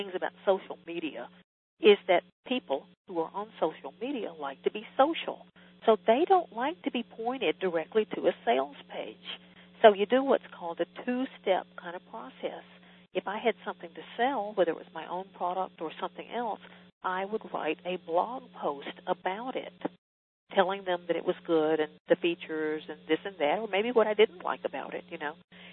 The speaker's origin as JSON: {"language": "English", "region": "the South", "country": "United States", "tie": "born or raised there", "said": "I was raised in the South in a really rural area. My parents worked kind of blue collar jobs"}